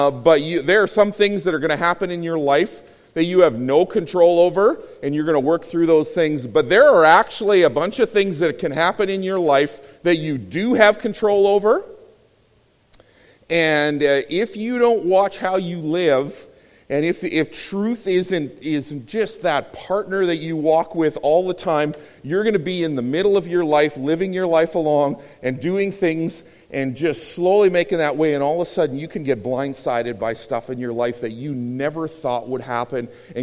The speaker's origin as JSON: {"language": "English", "region": "Saskatchewan", "country": "Canada", "tie": "born there", "moved": "yes", "said": "I was born in Saskatchewan, haven't been back here 30 years, and whenever the Riders play, I try to cheer for Winnipeg, and I can't."}